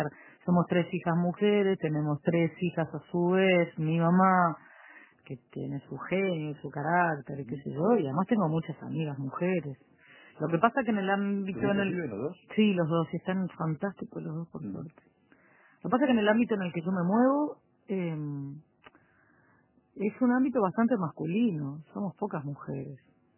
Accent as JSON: {"language": "Spanish", "region": "Galicia", "country": "Spain", "said": "yo soy gallega, del Valle del Loro, como era mi abuelo."}